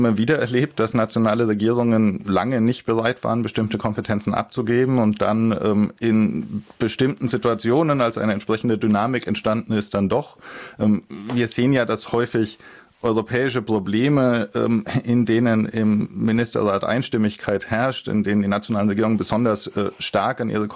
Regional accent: Berlin, Germany; ich bin ja schon froh, dass ich als Berliner im Luxemburger Radio zu hören bin.

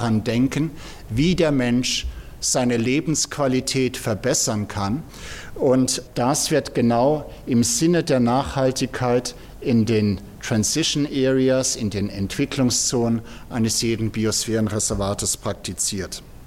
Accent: Freiburg, Baden-Württemberg, Germany; Ich bin aus Freiburg, ich bin ein kleiner Lokalpatriot, ich liebe den Schwarzwald.

